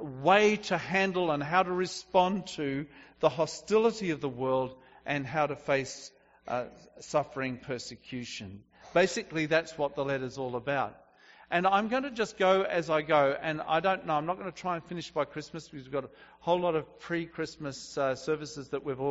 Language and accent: English; New Zealand; also born or lived in Australia; now in United States; I'm an alien here. I'm a New Zealander, and I'm actually Australian too. But I'm not a US citizen.